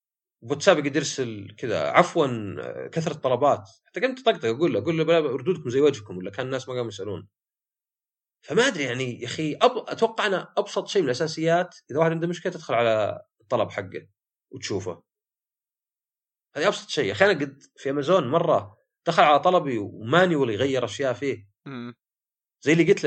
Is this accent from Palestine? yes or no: no; Saudi Arabia; ويمكن هذه منتشرة عندنا في السعودية للأسف